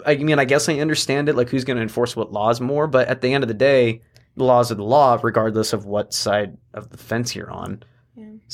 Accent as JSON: {"language": "English", "town": "Post Falls", "region": "Idaho", "country": "United States", "said": "again, I'm from Post Falls. I've seen the prairie disappear"}